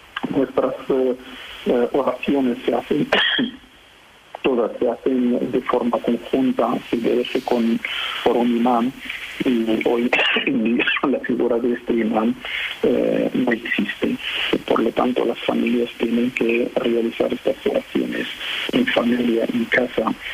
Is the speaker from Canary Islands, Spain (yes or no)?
no; Catalonia, Spain; si realmente nos sentimos todos unidos como ciudadanos, como catalanes, como españoles